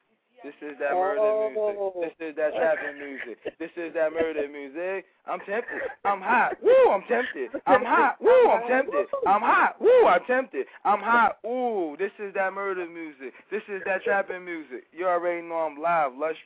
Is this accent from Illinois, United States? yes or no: no; Florida, United States; I'm from Florida, man.